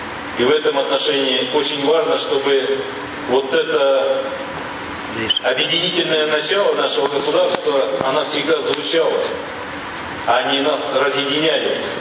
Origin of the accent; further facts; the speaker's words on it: Tuva, Russia; в том числе моей малой родины, народа, который населяет республику Тува, был передан вам.